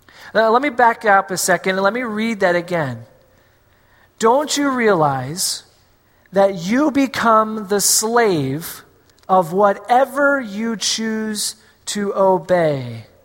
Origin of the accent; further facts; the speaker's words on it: Scotland, United Kingdom; Being Scottish myself, this is more of a history movie than anything else.